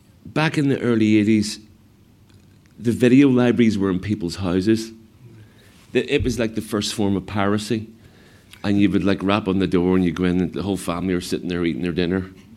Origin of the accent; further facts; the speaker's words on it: Belfast, Northern Ireland, United Kingdom; But, you know, growing up in Belfast helped.